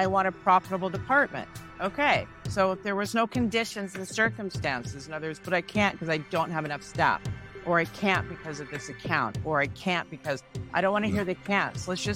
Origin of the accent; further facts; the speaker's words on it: Seattle, Washington, United States; because I'm from Seattle, so it's always dark up there in the winter